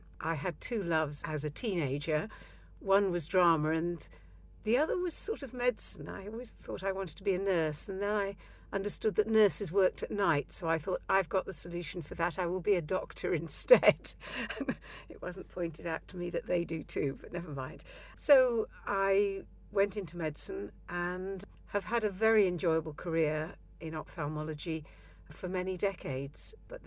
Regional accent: Wales, United Kingdom; now in Kent, United Kingdom; I was born and bred in Wales, but recently have lived in Kent, where you don't hear many Welsh accents.

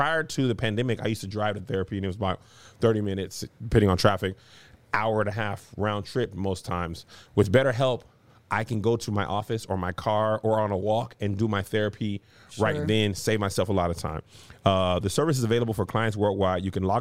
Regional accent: El Paso, Texas, United States; Because I'm from El Paso, Texas. They usually don't have the best of most things.

